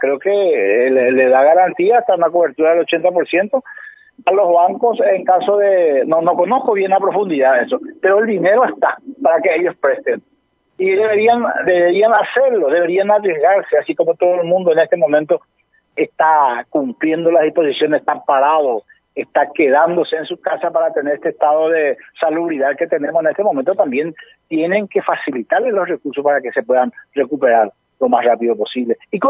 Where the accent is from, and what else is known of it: Paraguay